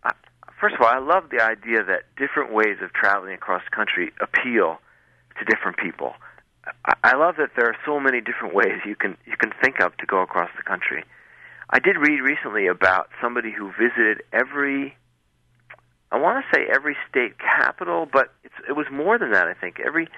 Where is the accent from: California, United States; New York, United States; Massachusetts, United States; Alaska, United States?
New York, United States; Queens; also born or lived in New Jersey / Manhattan; being from New York City and growing up in Queens and New Jersey, I always thought that the West was Eastern Pennsylvania. So that's my one advantage, being born on the island of Manhattan.